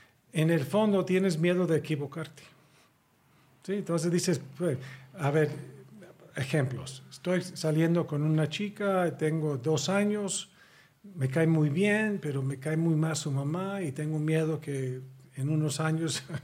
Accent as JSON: {"language": "Spanish", "region": "New York", "country": "United States", "said": "Yo soy neoyorquino. Entonces fui a estudiar mi doctorado en Texas."}